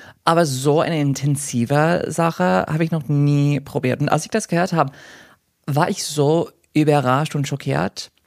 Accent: Connecticut, United States; German is a second language; Ich bin in den USA aufgewachsen, also ich war in Connecticut.

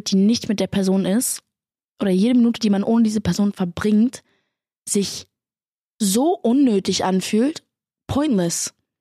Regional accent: Berlin, Germany; Ich komme aus Berlin und ich habe 2 große Brüder.

